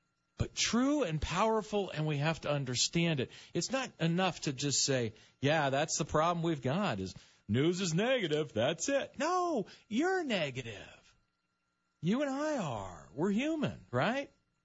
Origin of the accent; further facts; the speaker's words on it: United States; born there; just a simple knowing that I was born in America to a great family.